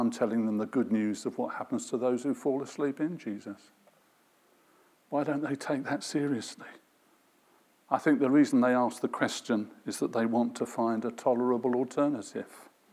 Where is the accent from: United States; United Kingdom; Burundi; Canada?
United Kingdom; London; I'm a Londoner.